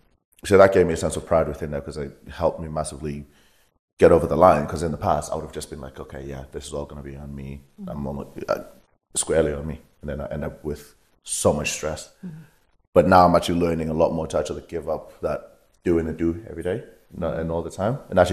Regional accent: Zimbabwe; now in England, United Kingdom; being from where I was born in Zimbabwe, how we kind of grew up, moving to England, even maybe 5-6 years ago

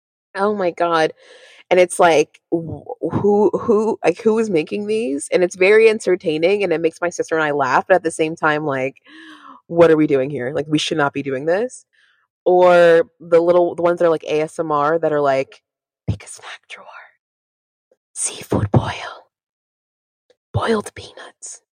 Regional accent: United States; Being American is so embarrassing right now.

